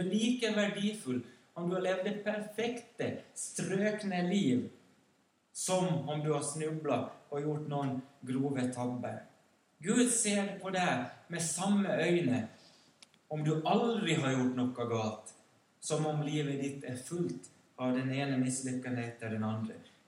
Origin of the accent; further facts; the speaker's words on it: Ekenäs, Uusimaa, Finland; Och den byn som jag växte upp i Finland som du vet heter Ekenäs på svensk.